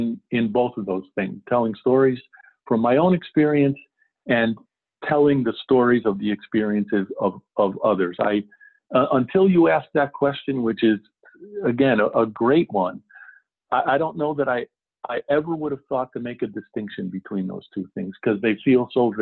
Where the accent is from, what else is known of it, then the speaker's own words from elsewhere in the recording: Ireland; I think could fairly be construed as coming with the territory of being an Irishman.